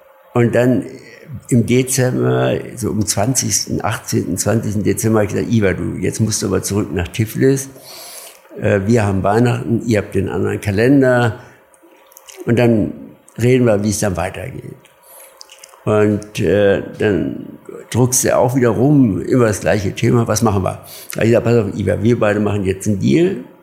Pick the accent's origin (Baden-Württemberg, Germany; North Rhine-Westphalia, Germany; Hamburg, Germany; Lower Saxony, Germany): Lower Saxony, Germany; Burgwedel; Und er kommt ja aus Hannover, ich komme aus Großbuchwedel.